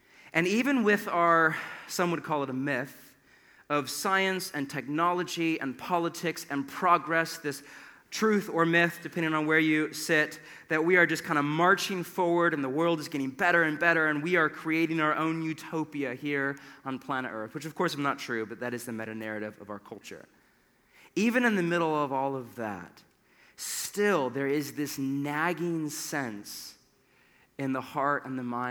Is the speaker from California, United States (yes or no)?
yes; Los Gatos, California, United States; born there; But I was born in Los Gatos, California.